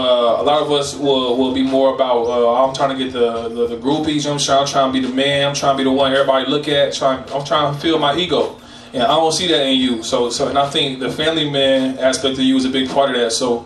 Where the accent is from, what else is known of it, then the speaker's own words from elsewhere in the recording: Lawton, Oklahoma, United States; I'm asking because I'm from Lawton. I don't know nothing outside of Lawton, so I want to know more.